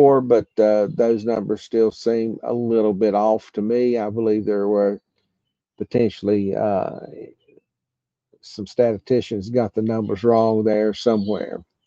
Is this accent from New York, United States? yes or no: no; North Carolina, United States; I did think about it when I was a kid growing up in Southern North Carolina.